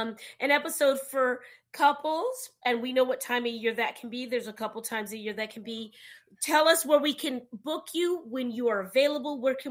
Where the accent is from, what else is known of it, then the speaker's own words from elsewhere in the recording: California, United States; I know. I'm from California, but when you go to New York, it rubs off